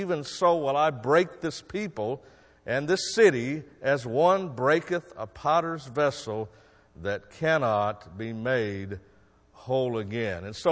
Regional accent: Oklahoma, United States; now in Michigan, United States; I am not originally from Michigan. I'm from Oklahoma.

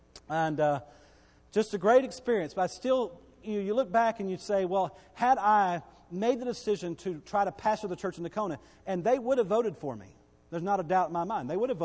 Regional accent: Bowie, United States; God moved me back to Bowie, which is my hometown

